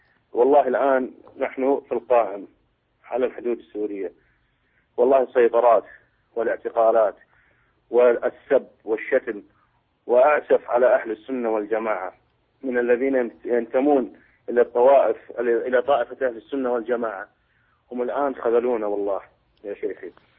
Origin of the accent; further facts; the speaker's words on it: Iraq; أنا من العراق